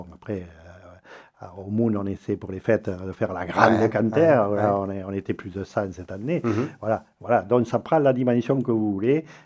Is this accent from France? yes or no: yes; Occitanie, France; Alors, le graille, chez nous, dans le Haut-Languedoc, on l'associe à une cornemuse qui est la plus grande, grosse cornemuse du monde